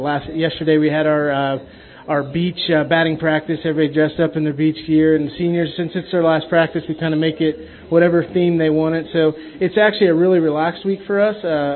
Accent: Silver Lake, United States; growing up in Silver Lake has a long history of baseball.

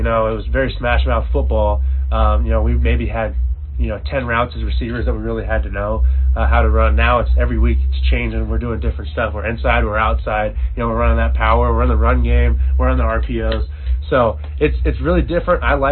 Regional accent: Kansas City, Missouri, United States; Yeah. So I'm from Kansas City. I went to Rockers High School. Played for the great Tony Severino.

